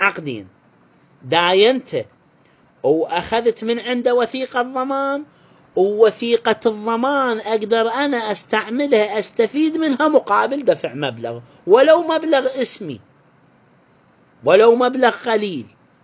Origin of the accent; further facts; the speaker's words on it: Iraq; عندنا بالعراق